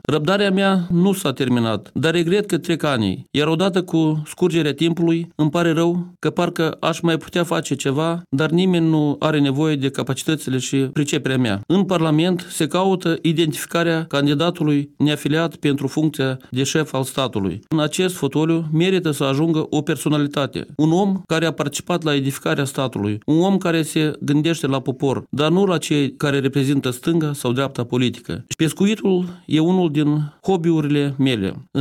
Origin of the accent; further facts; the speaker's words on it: Cioara, Hîncești District, Moldova; Cioara e satul meu de baștină. O părticică din sufletul meu a rămas acolo.